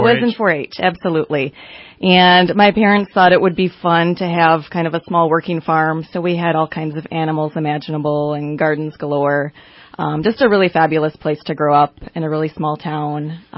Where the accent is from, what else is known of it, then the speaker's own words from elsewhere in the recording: Michigan, United States; the area that I grew up in Northern Michigan has a longstanding land trust there called Little Traverse Conservancy